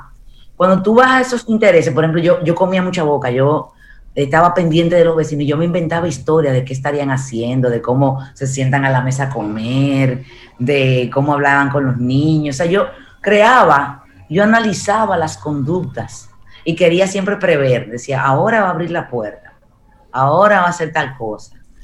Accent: Distrito Nacional, Dominican Republic; yo crecí en Gaspe

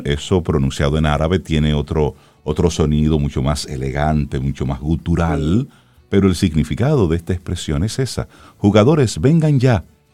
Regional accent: Salcedo, Hermanas Mirabal, Dominican Republic; now in Santo Domingo, Dominican Republic; Cuando yo vine de Salcedo, yo escuchaba mucho eso en balde, y yo, como aquí en la capital, Se usa mucho sí, la L, y yo venía con mi I del Cibao.

